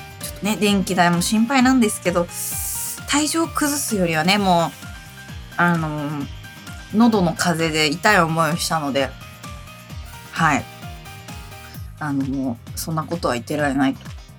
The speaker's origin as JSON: {"language": "Japanese", "region": "Tokyo", "country": "Japan", "tie": "born there", "also_born_or_lived": "Chiba", "said": "まあ一応ね、東京生まれっちゃ東京生まれだし、まあ、千葉ら辺にはいたんですけど、"}